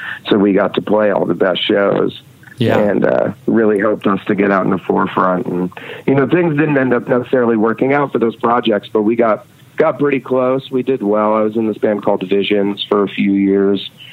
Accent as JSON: {"language": "English", "town": "Red Hook", "region": "New York", "country": "United States", "tie": "born or raised there", "said": "Well, Jeff and I grew up in Red Hook together and we were a few years apart. But it was a really, really tiny town. We have one stoplight in the whole town."}